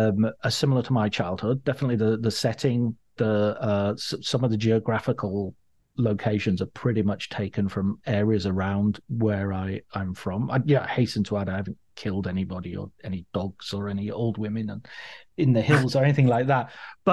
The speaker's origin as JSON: {"language": "English", "region": "North West England", "country": "United Kingdom", "tie": "born or raised there", "said": "growing up in Cumbria"}